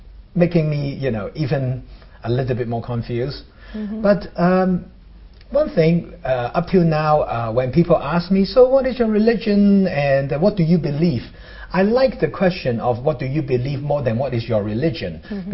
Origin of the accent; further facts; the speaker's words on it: Hong Kong; we're from Hong Kong. So, of course, a lot of things were operating in Cantonese.